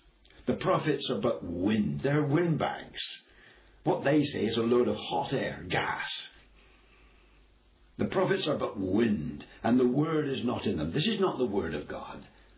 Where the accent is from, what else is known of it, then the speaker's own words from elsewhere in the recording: England, United Kingdom; In the past, in my country, I'm an Englishman